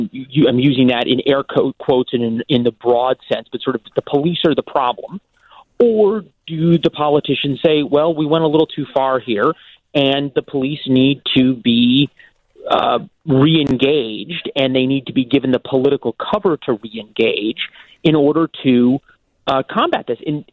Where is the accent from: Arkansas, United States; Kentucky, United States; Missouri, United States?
Missouri, United States; St. Louis; And my hometown of St. Louis, Missouri, the murder capital of the world, it's out of control as well.